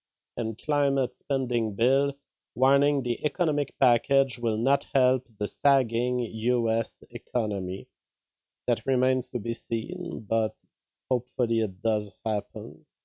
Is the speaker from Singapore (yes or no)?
no; Canada; I'm a Canadian.